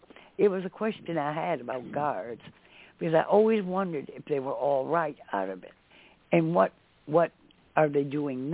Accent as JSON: {"language": "English", "country": "United States", "said": "I am an American"}